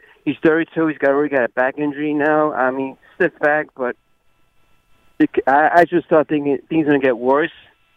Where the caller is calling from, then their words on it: New Jersey, United States; I would say Central.